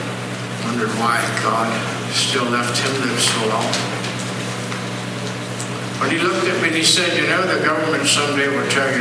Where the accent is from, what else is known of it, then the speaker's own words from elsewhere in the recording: United States; blessed to be in America. I'm so glad I'm American.